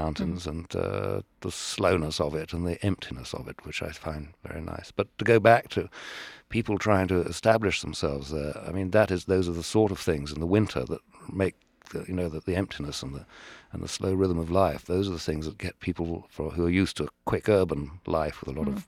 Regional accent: United Kingdom; It was by luck, because as most English people do, when we used to come on vacation to France, we just point the cars and go as fast as we could down to the beach and the coast

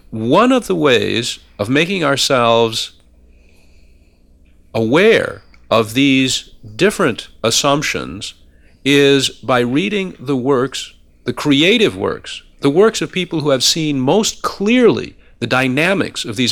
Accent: United States; I think that I am an American. I love my country. I'm very deeply attached to it, and I identify with it.

